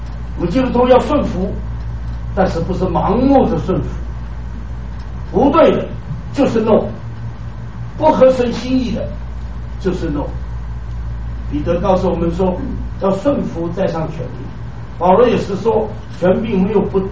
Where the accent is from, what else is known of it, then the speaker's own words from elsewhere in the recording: Fuzhou, Fujian, China; 她是英国人，派到我的家乡福州乡下马尾的地方传道。